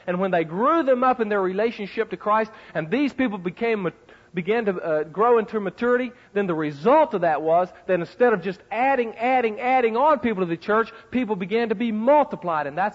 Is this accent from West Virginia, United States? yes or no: yes; West Virginia, United States; I'm from West Virginia, kind of a famous cat in West Virginia.